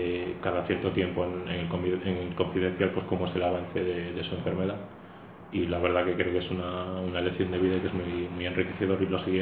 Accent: A Coruña, Galicia, Spain; also born or lived in Menorca; Pues un lugar, Menorca. Yo nací allí y a los 2 años ya me instalé en Coruña. Me considero gallego

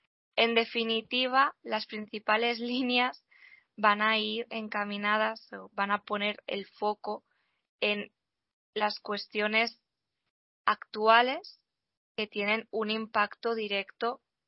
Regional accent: Tarragona, Catalonia, Spain; Tarragona, mi tierra

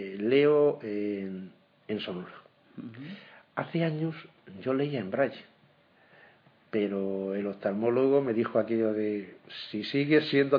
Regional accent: Valencian Community, Spain; Y yo me siento cómodo en mi tierra, en el Levante español, la provincia de Alicante y en mi pueblo.

